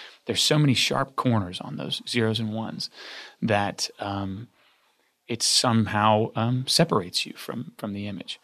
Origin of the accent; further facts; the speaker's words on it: Arkansas, United States; And I said, Mike, I'm a kid from Arkansas.